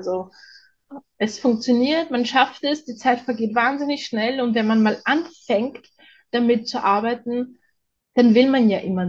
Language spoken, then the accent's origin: German; Vienna, Austria; Ich bin ja aus Wien und bei uns ist es das so